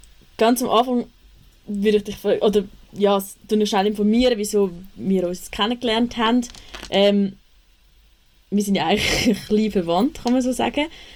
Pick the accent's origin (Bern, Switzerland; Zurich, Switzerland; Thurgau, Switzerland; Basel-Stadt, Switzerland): Zurich, Switzerland; Küsnacht; Aber eben, ich komme auch aus Küsnacht